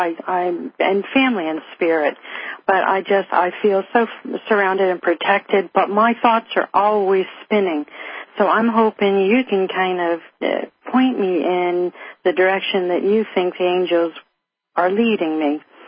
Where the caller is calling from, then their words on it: Pennsylvania, United States; I'm calling from Pennsylvania.